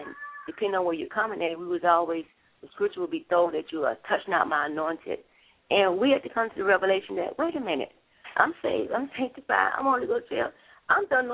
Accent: Chicago, Illinois, United States; Raised up on the west side of Chicago, K-Town area.

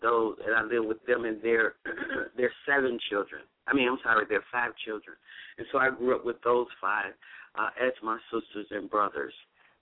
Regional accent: Chicago, Illinois, United States; Yes, I am from Chicago, Illinois. I am the youngest of 8 children.

